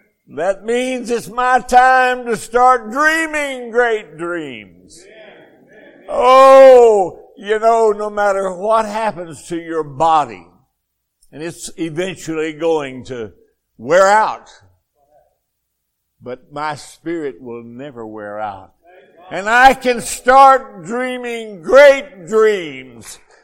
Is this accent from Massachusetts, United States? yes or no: no; Arkansas, United States; accent: Arkansas; I'll just quote that whole verse to you in Hebrew with my Arkansas accent.